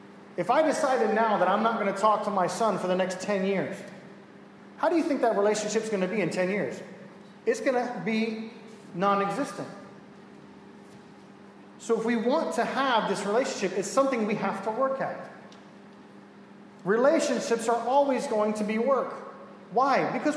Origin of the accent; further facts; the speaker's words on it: Miami, Florida, United States; Now, I'm from Miami. Okay? We have things called hurricanes in Miami.